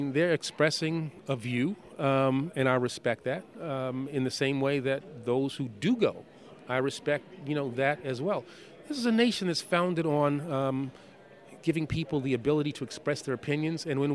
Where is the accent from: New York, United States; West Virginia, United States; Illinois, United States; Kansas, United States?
New York, United States; New York City; I grew up in New York City, but, you know, there's not much green in New York City.